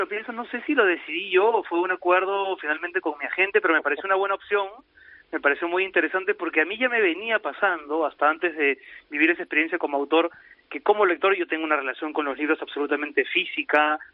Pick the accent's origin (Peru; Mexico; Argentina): Peru; Lima; now in Madrid, Spain; Yo vivo en Madrid hace 4 años, pero vengo de Lima